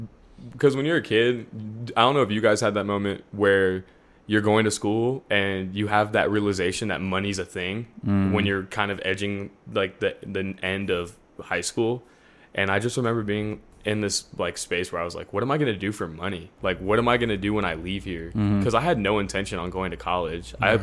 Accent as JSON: {"language": "English", "town": "Stockton", "region": "California", "country": "United States", "tie": "born or raised there", "said": "I grew up in Northside Stockton, and I had two parents, man."}